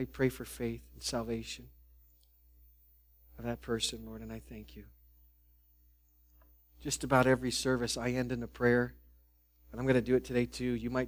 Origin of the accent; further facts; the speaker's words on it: United States; Yeah, you're part of it as an American.